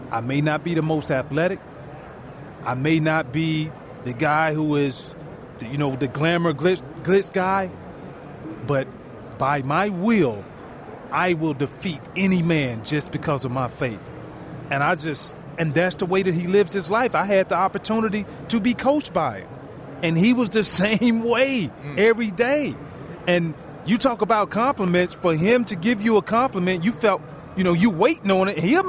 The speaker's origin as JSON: {"language": "English", "town": "Richmond", "region": "Virginia", "country": "United States", "tie": "born or raised there", "said": "that was the first time I realized the world was so much bigger than the block I grew up on in Richmond, Virginia."}